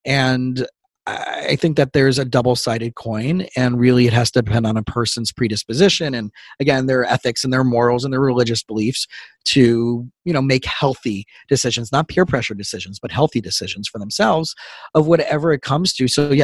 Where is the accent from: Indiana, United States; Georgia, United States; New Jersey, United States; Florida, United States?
Florida, United States; also born or lived in Israel; Growing up in South Florida, I didn't grow up in California.